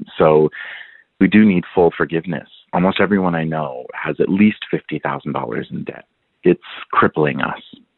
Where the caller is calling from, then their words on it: Boise, Idaho, United States; calling from Boise, Idaho.